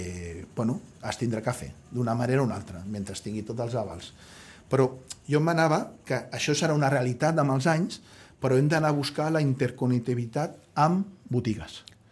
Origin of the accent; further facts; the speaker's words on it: Sitges, Catalonia, Spain; ara no pararé jo mai malament del meu poble, en molts aspectes ens passa la mà per la cara, i nosaltres hem de ser competitius, nosaltres hem de tenir un atractiu, i que ara Sitges quin atractiu té?